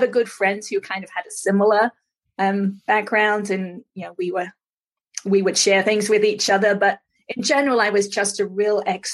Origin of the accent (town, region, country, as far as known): England, United Kingdom; born or raised there; also born or lived in Cornwall